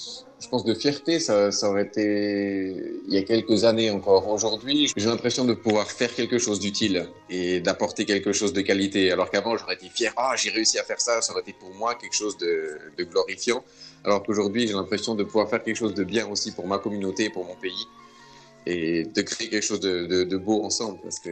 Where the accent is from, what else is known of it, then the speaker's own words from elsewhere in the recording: Switzerland; moved away; ça fait des années que je suis parti de la Suisse, parce qu'en Suisse, à l'époque, pour moi, il n'y avait pas grand-chose à faire.